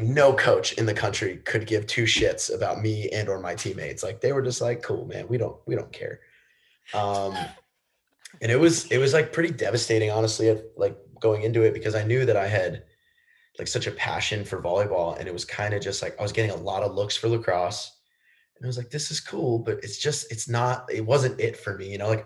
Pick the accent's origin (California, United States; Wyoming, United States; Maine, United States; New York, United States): New York, United States; I'm from New York, though. So, like, you know, high school volleyball's.